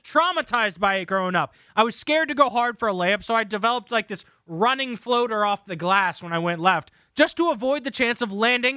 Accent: Barrington, United States; Growing up in Barrington, we had a hoop next to my driveway that I would play at pretty much every day

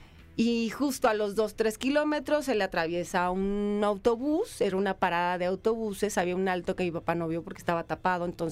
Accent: Culiacán, Sinaloa, Mexico; en el norte, yo soy de Culiacán, se usan mucho las pick-up

